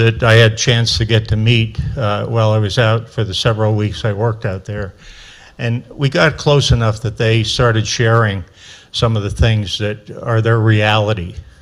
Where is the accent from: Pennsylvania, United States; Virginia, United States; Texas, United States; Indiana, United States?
Pennsylvania, United States; also born or lived in Chicago / New York City / Albany; I grew up in Pennsylvania, got sent to Chicago, out to Wounded Knee, back to Chicago, transferred to New York City, and then up to Albany, retired out of Albany back in 1999